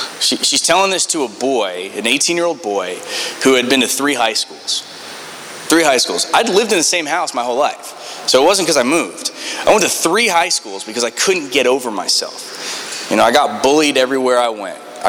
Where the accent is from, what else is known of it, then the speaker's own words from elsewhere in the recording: New York, United States; Like the plan was, I'm from New York, so like to fly back twice in like a 2 week window doesn't make sense.